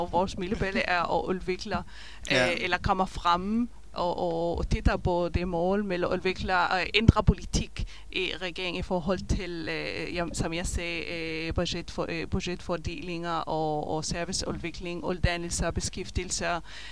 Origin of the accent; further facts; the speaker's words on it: Israel; Danish is a second language; now in Denmark; I det verden, jeg kommer fra Israel